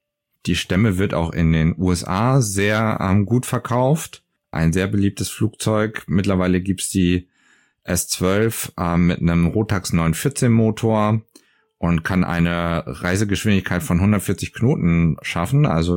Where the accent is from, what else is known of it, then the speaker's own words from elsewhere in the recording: Hameln, Lower Saxony, Germany; Ganz in der Nähe der Stadt, wo ich aufgewachsen bin, nämlich Hameln